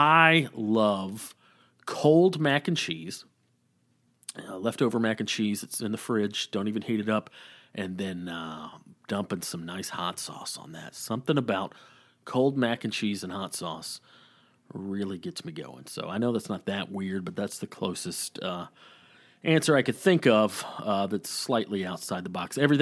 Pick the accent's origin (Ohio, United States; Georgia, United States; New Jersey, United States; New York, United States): Georgia, United States; And by the way, I'm from Georgia. I got southern roots running all through my blood